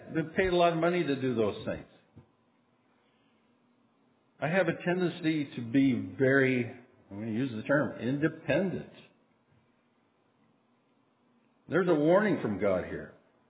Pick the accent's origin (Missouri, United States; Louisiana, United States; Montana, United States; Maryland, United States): Montana, United States; I come from Montana. It's a very Marlboro man, take care of yourself.